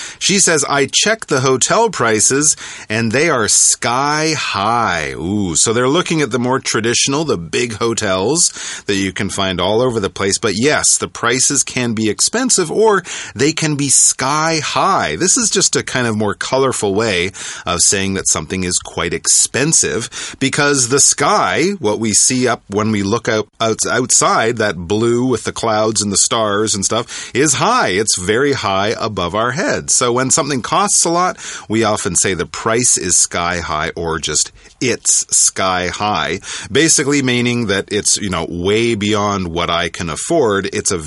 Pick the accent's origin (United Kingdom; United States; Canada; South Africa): Canada; Things as a Canadian person I would not do.